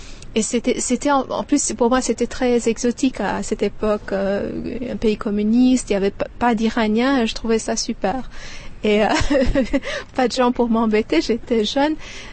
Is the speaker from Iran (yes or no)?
yes; Tehran, Tehran Province, Iran; now in Prague, Czechia; je suis iranienne.